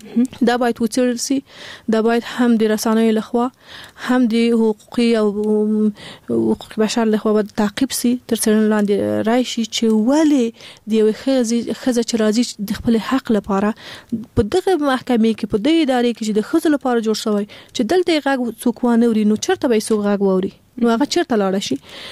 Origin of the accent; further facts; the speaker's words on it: Afghanistan; مونږ په خپل افغانستان کې پیدا شوی لوی سوی